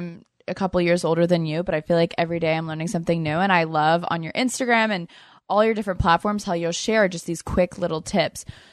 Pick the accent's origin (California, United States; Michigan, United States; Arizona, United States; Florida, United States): Florida, United States; Wow, yeah, I'm from Florida actually as well, so love to hear it.